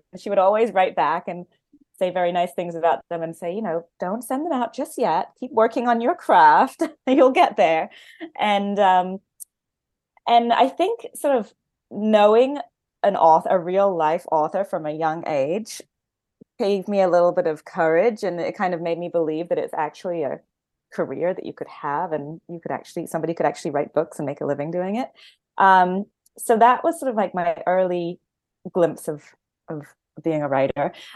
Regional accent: England, United Kingdom; I grew up in England

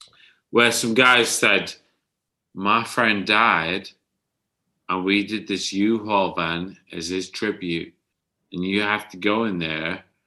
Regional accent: United Kingdom; As the British people we are, we're like, absolutely not.

